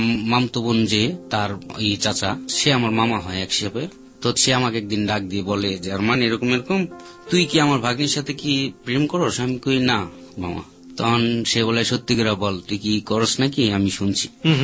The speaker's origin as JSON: {"language": "Bangla", "town": "Dhaka", "region": "Dhaka Division", "country": "Bangladesh", "tie": "born or raised there", "said": "আমার জন্ম পুরান ঢাকা, ছোট থেকে বড় হয়েছে সেখানেই। আমরা খুব নিম্ন শ্রেণীর মানুষ, মানে খুবই কষ্ট করে চলি।"}